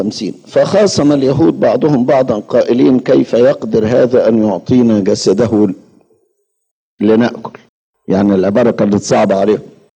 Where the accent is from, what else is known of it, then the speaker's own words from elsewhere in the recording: Egypt; فعلى الأقل عندنا في مصر يوجد مذبح، على الأقل